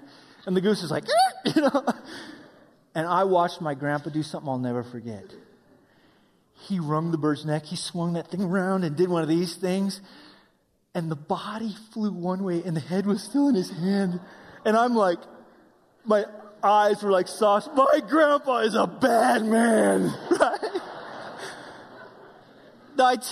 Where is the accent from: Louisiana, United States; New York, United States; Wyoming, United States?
Wyoming, United States; but I grew up in Wyoming where we hunt